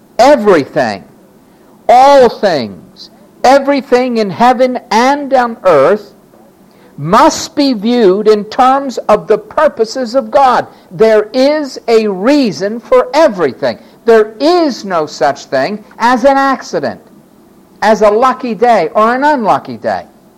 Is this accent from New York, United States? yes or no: yes; New York City, New York, United States; I mean, I was from New York City. I only had put a token in to go in the subway.